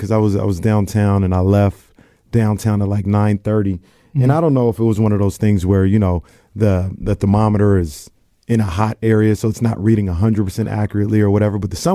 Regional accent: Sacramento, California, United States; I grew up in Sacramento, California. It's July 12th. If it was 75 degrees, I'd be upset.

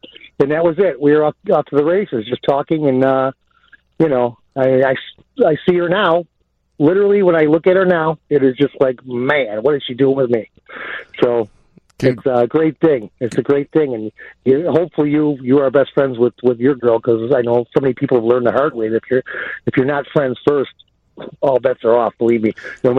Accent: Beverly, United States; I'm an Irish electrician from Beverly, my friend.

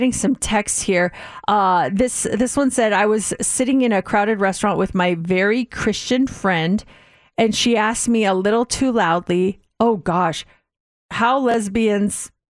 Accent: Las Vegas, Nevada, United States; They figured out I was from Vegas based on my phone number.

